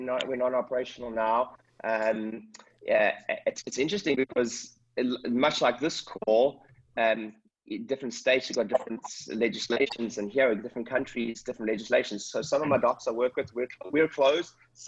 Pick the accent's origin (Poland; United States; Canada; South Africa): South Africa; now in United Kingdom; I'm originally from South Africa. So funny accent, living in Britain right now